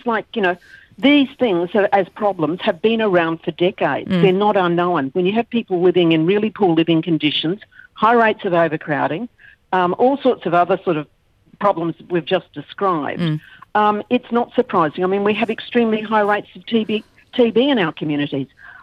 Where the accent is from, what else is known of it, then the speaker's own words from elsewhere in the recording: Tennant Creek, Northern Territory, Australia; I come from Tennant Creek originally